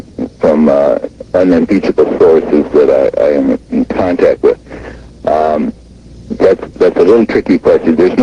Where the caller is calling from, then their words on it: Seattle, Washington, United States; Seattle, Washington.